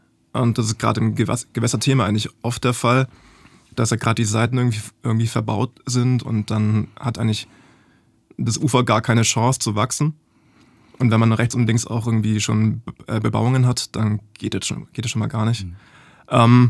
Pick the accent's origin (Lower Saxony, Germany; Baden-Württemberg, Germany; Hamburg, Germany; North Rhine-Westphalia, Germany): Baden-Württemberg, Germany; Hildrizhausen; Also ich komme also aus dem Böblinger Sindelfingerraum.